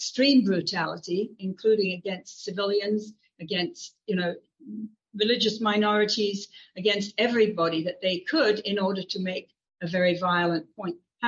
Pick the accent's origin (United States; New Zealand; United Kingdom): United Kingdom; England; growing up in England as I did